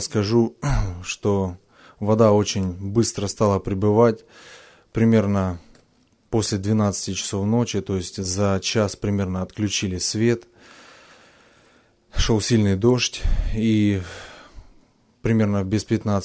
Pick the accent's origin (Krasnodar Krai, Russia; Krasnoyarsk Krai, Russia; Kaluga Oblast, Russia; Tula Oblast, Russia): Krasnodar Krai, Russia; Krymsk; я из Крымска.